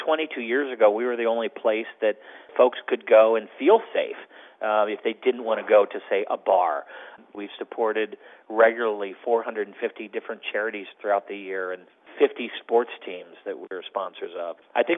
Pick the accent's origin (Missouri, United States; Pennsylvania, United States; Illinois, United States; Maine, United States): Missouri, United States; St. Louis; I'm also born and raised in St. Louis and grew up in this neighborhood as well.